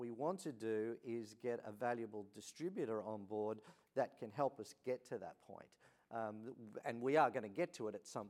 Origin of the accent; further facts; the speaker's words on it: Australia; moved away as an adult; now in United States; I came from Australia and I actually went to the United States.